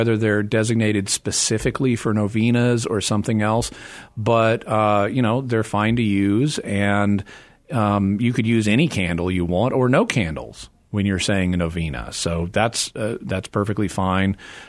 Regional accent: Arkansas, United States; moved away as an adult; now in California, United States; Back when I was growing up in the Ozarks in northwest Arkansas, which is not too far from where you are in Missouri, we didn't see religious candles in the store.

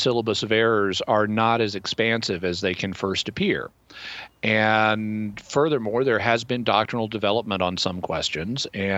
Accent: United States; And I, as an American, I didn't have any problem with that because I grew up with the idea of archaeology.

